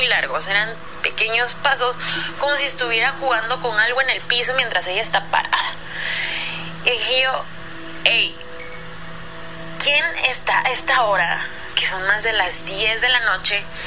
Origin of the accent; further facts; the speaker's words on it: Mexico City, Mexico; moved away; ya no estaba en Ciudad de México, ya no estaba en mi país